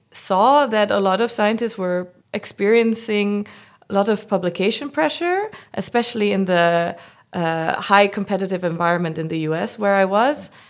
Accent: Utrecht, Netherlands; I'm from Utrecht, and I did my bachelor's here at the UU

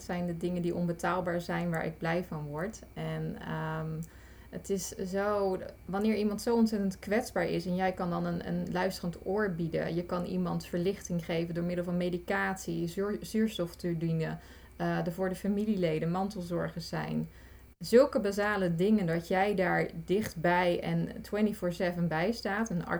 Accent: Vlaardingen, South Holland, Netherlands; geboren en getogen in Vlaardingen. Bijna 43 lentes jong.

